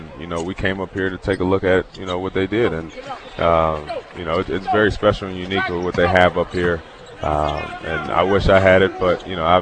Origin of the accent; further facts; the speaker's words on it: California, United States; hey, I'm from California, you're from California, this is what my experience was like.